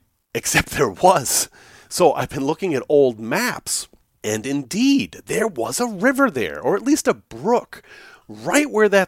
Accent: Salem, Massachusetts, United States; So I grew up specifically on Ord Street, O-R-D Street, in Salem, Massachusetts. Not famous in any way, probably named after a Civil War guy, we don't know.

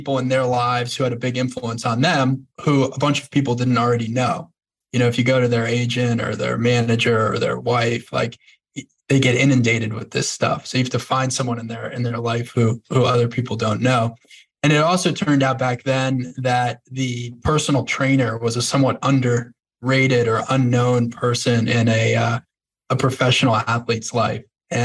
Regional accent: New York, United States; I grew up on North Shore of Long Island. As a kid, I was kind of always into sports and exercise.

